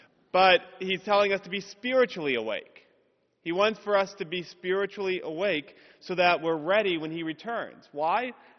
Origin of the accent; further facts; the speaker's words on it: Cape Cod, Massachusetts, United States; born there; I was born up in New England on Cape Cod.